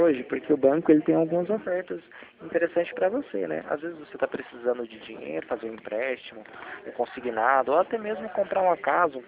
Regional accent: Goiânia, Goiás, Brazil; Eu sou aqui de Goiânia.

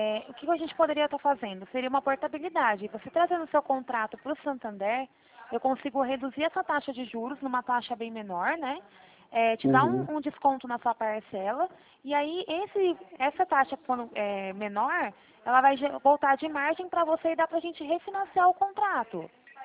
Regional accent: Campinas, São Paulo, Brazil; Eu sou de Campinas, São Paulo.

